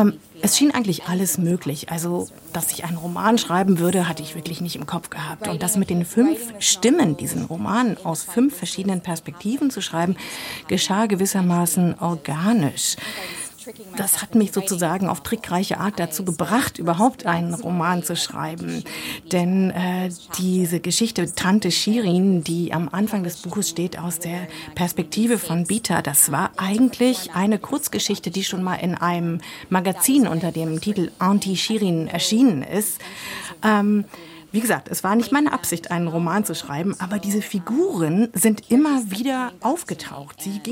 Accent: California, United States; German is a second language; Ich bin ja in Kalifornien aufgewachsen

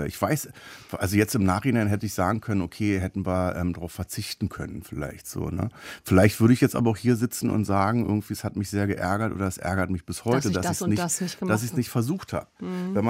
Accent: Berlin, Germany; In Neukölln geboren, im Wedding aufgewachsen und dann, muss ich dazu sagen, bin ich in Berlin bestimmt 25 Mal umgezogen. Aber also, das, was hängen bleibt, ist der Neuköllner

